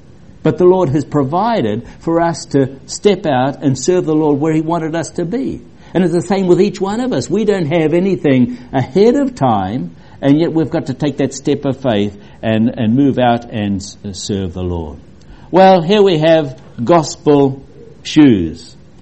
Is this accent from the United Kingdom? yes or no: no; New Zealand; moved away as an adult; now in United States; When we came from New Zealand to California, the cost of living was probably four times what it was at that stage in New Zealand.